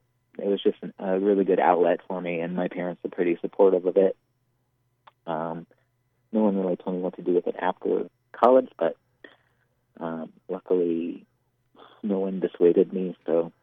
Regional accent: Dallas, Texas, United States; I'm from Dallas, and I was back at home for several years after school before moving out here.

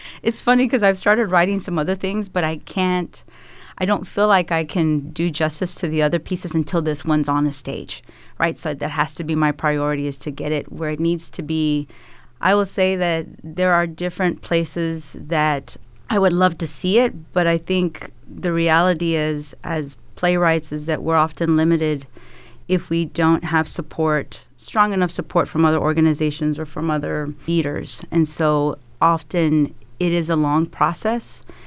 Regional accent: Corpus Christi, Texas, United States; And there's also a Morales Street where I grew up in Corpus Christi.

